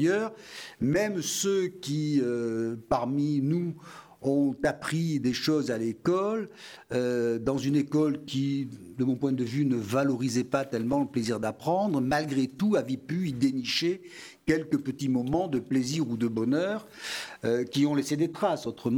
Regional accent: Bordeaux, Nouvelle-Aquitaine, France; je suis très très heureux d'accueillir ici, en tant que Bordelais

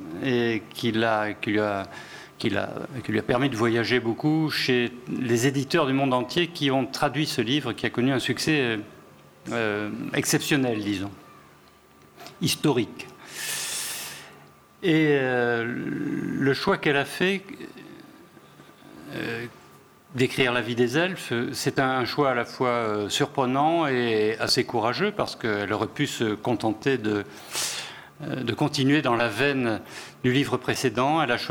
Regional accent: Bordeaux, Nouvelle-Aquitaine, France; Je suis bordelais moi-même d'origine.

